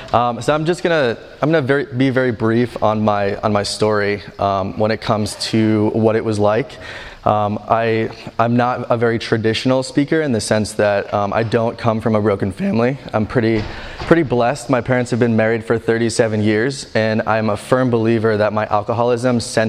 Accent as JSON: {"language": "English", "region": "New Jersey", "country": "United States", "tie": "born or raised there", "said": "I grew up in New Jersey, and ever since I was a young kid, I was quite sensitive."}